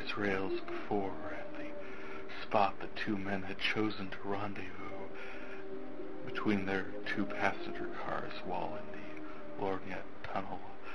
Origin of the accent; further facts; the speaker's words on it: North Dakota, United States; I am from North Dakota, where we had a little bit of weather on backward, it seems.